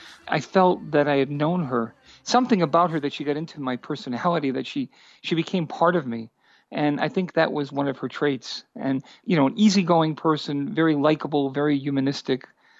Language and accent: English; United States; when you grow up as an Arab American, not growing up in the Middle East, the things that you cling to are food and music.